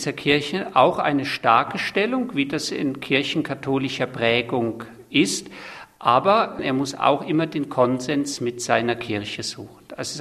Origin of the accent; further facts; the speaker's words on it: Rhineland, Germany; born there; Ich bin in Deutschland, im Rheinland, geboren